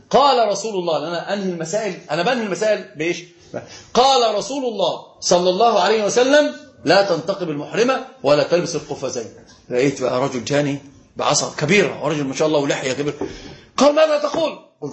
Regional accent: Egypt; وطبعا ده الحمد لله هنا بقى عندنا في مصر

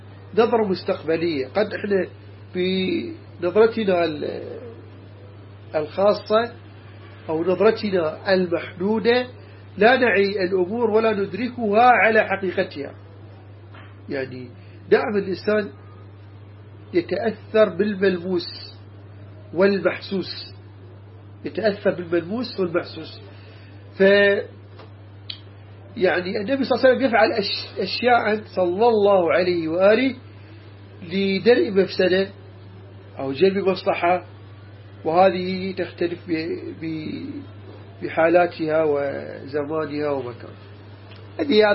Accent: Iraq; كما عندنا في العراق

